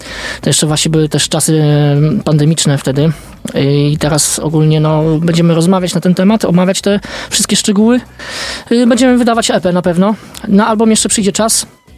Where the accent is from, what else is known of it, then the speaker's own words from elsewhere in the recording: Bytów, Pomeranian Voivodeship, Poland; ja tam pochodzę właśnie z Bytowa, no to tam punk rock bardzo dobrze się trzyma, nie?